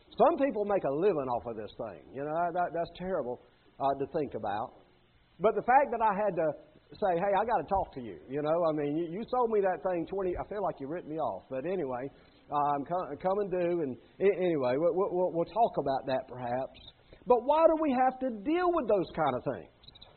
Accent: Sumter, South Carolina, United States; I was in Sumter the other day in my hometown with my mom

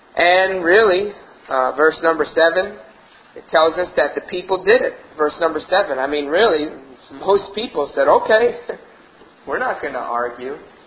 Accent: United States; Now I know in America we complain about things. And that's part of being an American, right?

